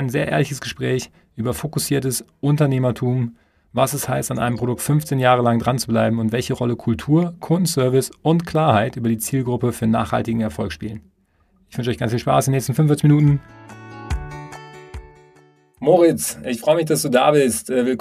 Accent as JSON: {"language": "German", "town": "Düsseldorf", "region": "North Rhine-Westphalia", "country": "Germany", "said": "Ich komme ja aus Düsseldorf"}